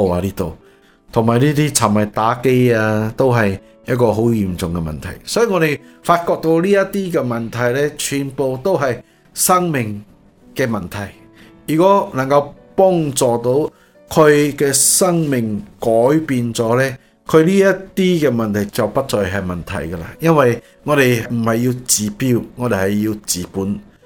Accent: China; 這个酒喺我哋中国人入边咧就比较冇咁严重吓

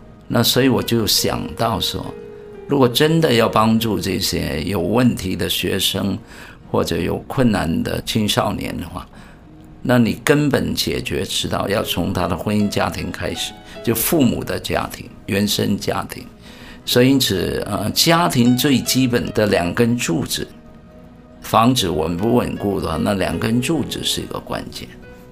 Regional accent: Hong Kong; also born or lived in Taiwan; 其实虽然我从小在香港长大，但是我不是广东人，我是福建人，只不过1949年全家离开中国大陆，父母没有去台湾，到了香港，所以我就在香港长大

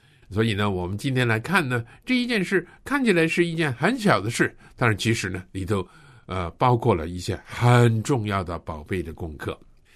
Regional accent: China; 而且呢，在我们的乡村里头都有祠堂，有祠堂里头呢，都记载了我们的祖宗他们的名字在里头啊，也是我们中国人非常重视的一件事。

